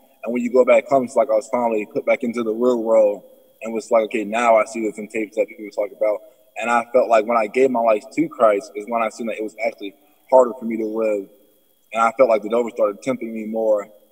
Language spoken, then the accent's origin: English; Georgia, United States; as you stated earlier, and I'm from Georgia.